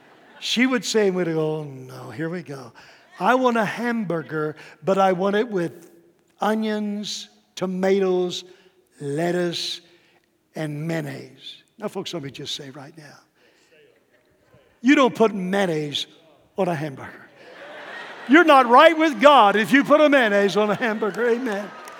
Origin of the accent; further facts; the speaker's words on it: Texas, United States; born there; By the way, I was born in Texas. I know what a hamburger is.